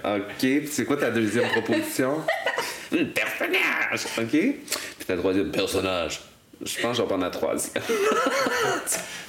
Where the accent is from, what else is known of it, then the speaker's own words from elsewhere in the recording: Quebec City, Quebec, Canada; now in Montreal, Canada; je suis arrivé de Québec. Mm-hmm. Je suis arrivé à Montréal.